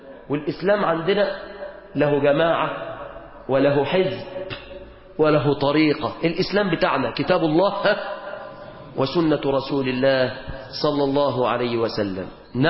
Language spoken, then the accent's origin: Arabic; Egypt; اللهم احفظ بلادنا مصر